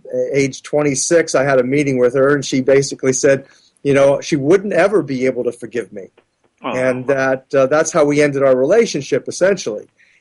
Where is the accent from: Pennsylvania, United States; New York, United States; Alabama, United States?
Pennsylvania, United States; Philadelphia; even though we're both from Philadelphia and we have the same kind of kinship and similar social background.